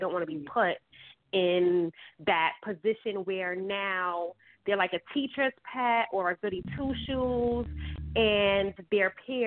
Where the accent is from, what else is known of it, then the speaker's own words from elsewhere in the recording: Brooklyn, New York, United States; I believe in dialect, standard English dialect. That's what I was using, and I grew up in Bed-Stuy.